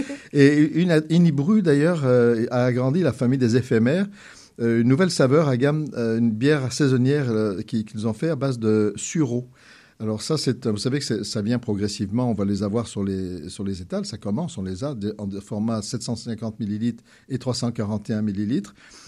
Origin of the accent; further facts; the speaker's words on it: Provence-Alpes-Côte d'Azur, France; Moi, vous savez que je suis d'origine belge, même si j'ai été élevé en Provence